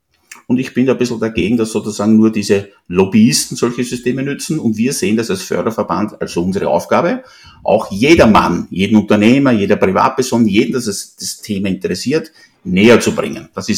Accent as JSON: {"language": "German", "country": "Austria", "said": "das ist bei uns in Österreich auch so."}